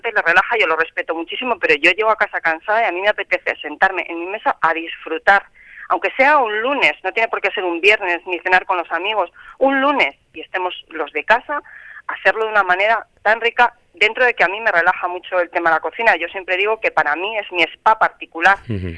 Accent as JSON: {"language": "Spanish", "town": "Cuenca", "region": "Castilla-La Mancha", "country": "Spain", "said": "yo soy conquense, soy manchega"}